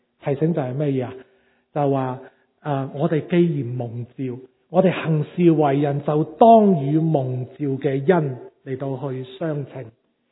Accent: China; 当我回想，我们其实中国人，我们都很多时都是有这样的想法的

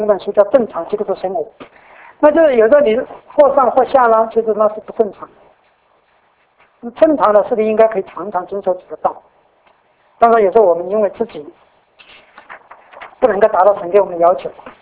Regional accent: China; 我们在中国，我们中国人最担心的就是什么？

